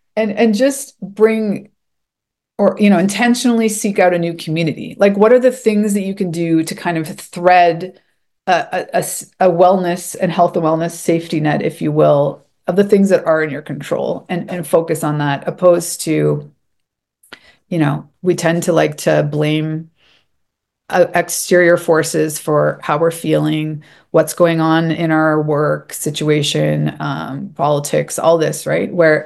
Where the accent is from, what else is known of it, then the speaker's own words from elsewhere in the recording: Canada; moved away as an adult; now in Mexico; living in Mexico for 15 years was embracing, like, first there was, as a Canadian who generally doesn't like chaos